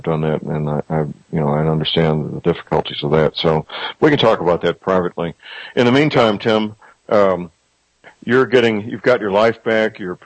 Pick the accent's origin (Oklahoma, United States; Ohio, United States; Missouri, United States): Missouri, United States; St. Louis; answered by fine young men and women in St. Louis, Missouri, my hometown